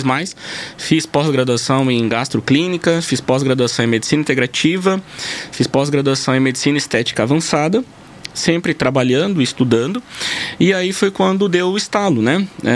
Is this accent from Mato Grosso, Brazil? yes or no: yes; Jaciara, Mato Grosso, Brazil; sou natural aqui do Mato Grosso mesmo, nasci em Jaciara.